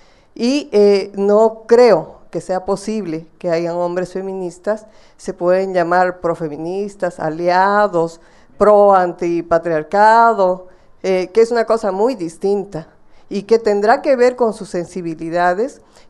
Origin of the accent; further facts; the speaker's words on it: Bolivia; vengo de Bolivia, feminista, con una larga trayectoria del movimiento feminista en mi país.